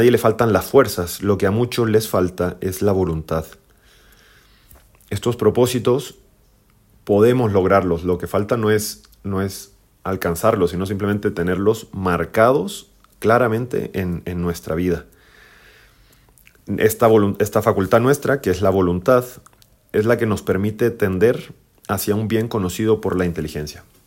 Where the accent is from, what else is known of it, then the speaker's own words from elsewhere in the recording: Chile; soy legionario de Cristo, chileno